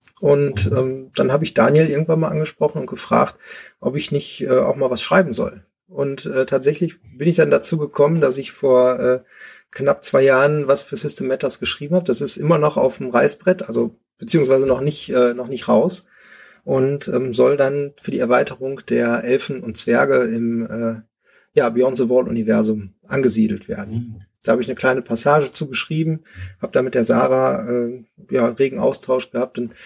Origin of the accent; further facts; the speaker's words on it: Oberhausen, North Rhine-Westphalia, Germany; now in Essen, Germany; Ich bin aus Essen quasi so gar nicht weggekommen. Ich komme zwar ursprünglich aus Oberhausen, bin dann aber hier nach Essen gezogen.